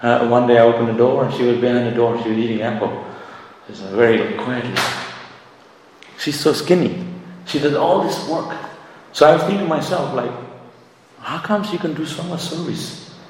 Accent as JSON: {"language": "English", "town": "Shantipur", "region": "West Bengal", "country": "India", "tie": "born there", "second_language": "English", "said": "So I was born in Shantipur. You don't know where I was born, Shantipur."}